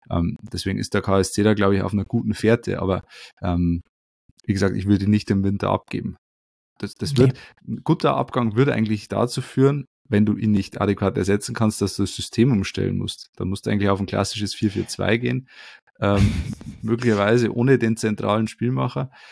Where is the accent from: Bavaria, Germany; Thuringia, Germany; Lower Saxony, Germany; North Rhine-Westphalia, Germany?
Bavaria, Germany; mit dem könnte man sich als Löwe, als Bayer grundsätzlich auch mal wieder identifizieren